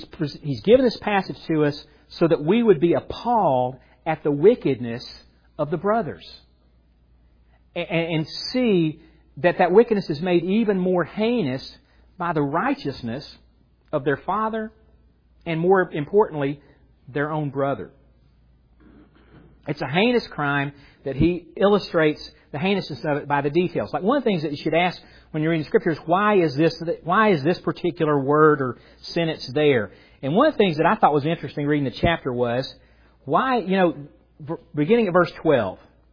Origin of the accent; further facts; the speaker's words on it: Atlanta, Georgia, United States; I'm 27 years old, and I grew up in Atlanta area.